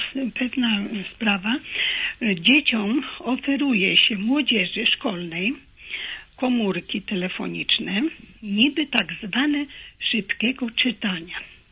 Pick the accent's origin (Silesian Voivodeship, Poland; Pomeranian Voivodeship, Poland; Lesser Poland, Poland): Pomeranian Voivodeship, Poland; Gdańsk; Jestem z Gdańska.